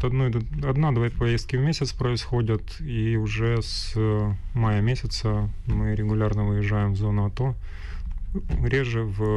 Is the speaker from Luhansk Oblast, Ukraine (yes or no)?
yes; Luhansk, Luhansk Oblast, Ukraine; Да, я сам из Луганска